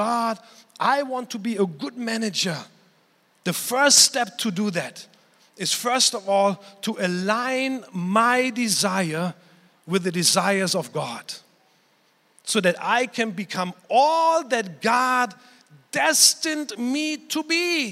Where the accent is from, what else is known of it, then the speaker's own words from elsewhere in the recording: Germany; I remember growing up in Germany.